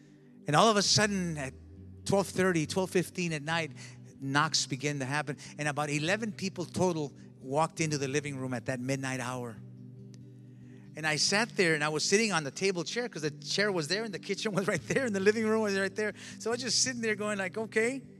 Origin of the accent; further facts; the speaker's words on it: United States; I'm American, so I'm John Wayne. You know, I'm the hero there. I'm the celebrity. I come from the Americas.